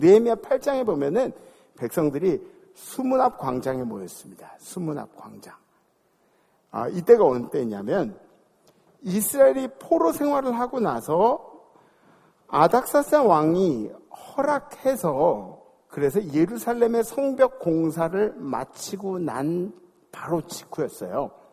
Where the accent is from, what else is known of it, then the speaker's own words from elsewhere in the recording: South Korea; 제가 한국 사람이니까 얘기할 수 있는 거죠.